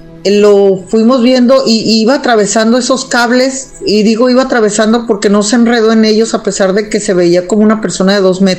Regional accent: Guaymas, Sonora, Mexico; Soy de Guaymas, Sonora. Desde acá los saludo.

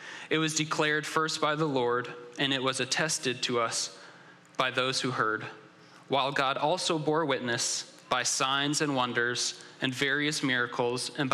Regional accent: New England, United States; A little bit about me. I'm from New England

